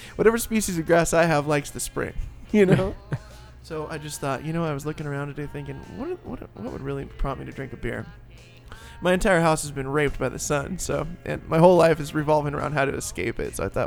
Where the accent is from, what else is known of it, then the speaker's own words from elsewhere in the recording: United States; I don't have a pool guy because I'm American.